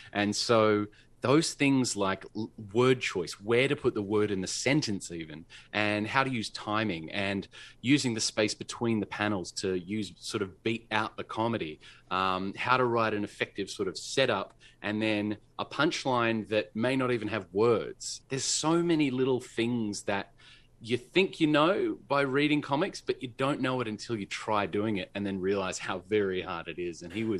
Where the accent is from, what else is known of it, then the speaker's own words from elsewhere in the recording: Perth, Western Australia, Australia; I was some kid from Perth and he was a real cartoonist. You know, there weren't too many of those in Perth when I was growing up.